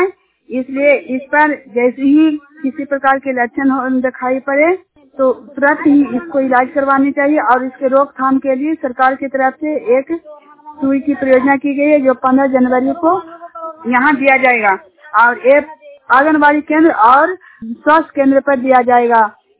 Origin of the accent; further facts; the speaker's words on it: India; जिन्हार गांव के रहने वाली हूँ।